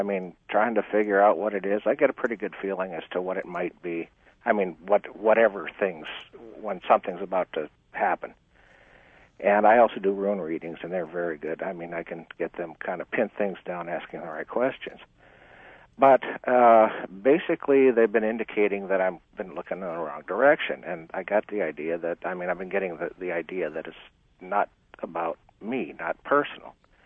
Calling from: Phoenix, Arizona, United States; I'm calling from Phoenix.

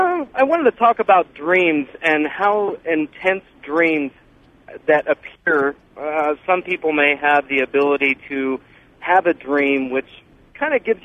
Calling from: Temecula, California, United States; Hi, Temecula, California.

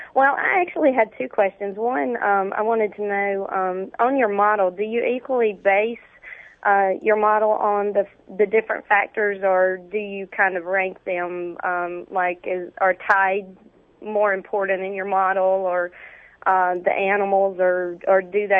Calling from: California, United States; I'm calling from just south of Santa Barbara.

